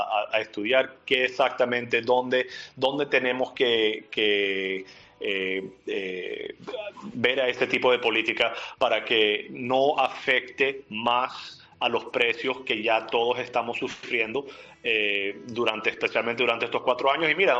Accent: Venezuela; now in United States; yo me crié en Venezuela, nos mudamos a los Estados Unidos en el 94 y hemos encontrado oportunidad aquí.

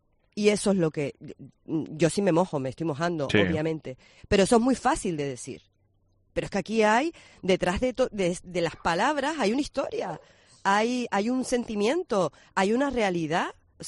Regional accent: Canary Islands, Spain; Yo soy de Gran Canaria y me enamoré de este pueblo hace más de 25 años.

